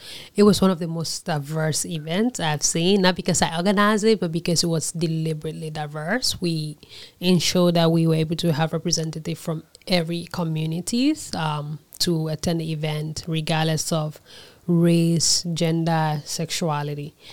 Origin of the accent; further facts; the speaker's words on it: Liberia; moved away as an adult; now in Canada; I am from Liberia. I was born in the capital city in Liberia, and I was born during the Civil War.